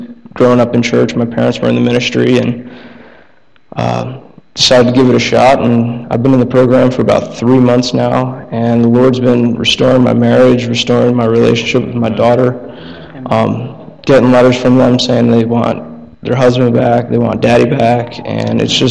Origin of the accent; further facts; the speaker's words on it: Saranac Lake, New York, United States; I'm from Saranac, Lake Placid area.